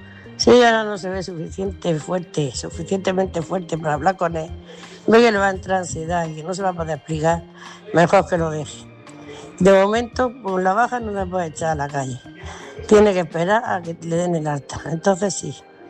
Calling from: Murcia, Region of Murcia, Spain; de Murcia

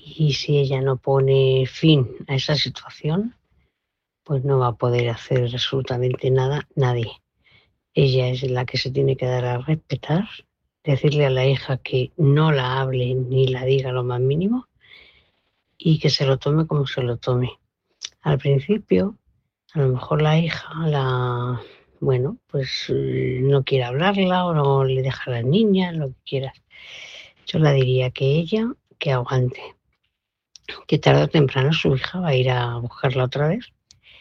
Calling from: Móstoles, Community of Madrid, Spain; Buenas noches a todos

